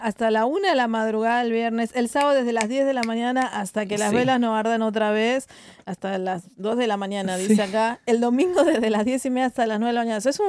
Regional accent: Argentina; Yo soy argentina

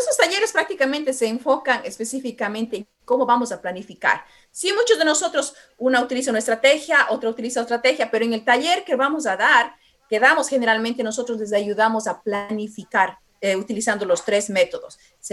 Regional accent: Ecuador; moved away; Yo soy inmigrante. Orgullosamente del Ecuador. Yo vine en los años 90, ¿ok?

